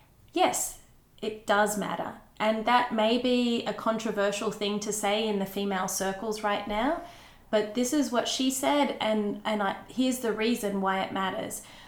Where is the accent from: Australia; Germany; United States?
Australia; When I was a little girl growing up in Australia and just loved acting and I loved the movies